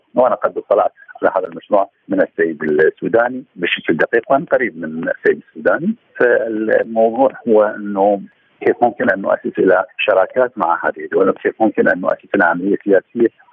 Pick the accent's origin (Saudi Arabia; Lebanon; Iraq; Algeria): Iraq; اليوم إحنا كدولة عراقية نحتاج إلى أن نستفيد من الخبرة الإيرانية.